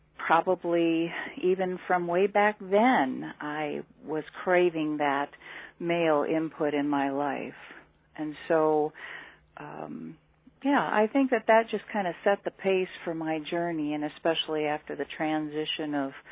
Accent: Columbus, Ohio, United States; also born or lived in Hartford, United States / New York City, United States; Well, my first 10 years, being born in Hartford, Connecticut, as a baby, moving to Columbus, Ohio, where my mom was from, lived there for 10 years. My mom relocated after a remarriage, ended up 5 years in New York City.

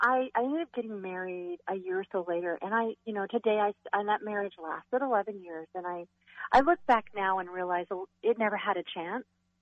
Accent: California, United States; also born or lived in Utah; now in Minnesota, United States; I grew up in California. I live in Utah. And then I moved to Minnesota with that marriage.

